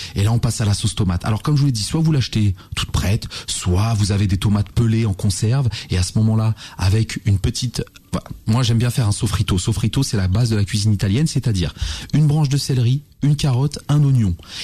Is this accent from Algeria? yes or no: yes; Kabylie, Algeria; Ouais, on va chez moi, en Kabylie.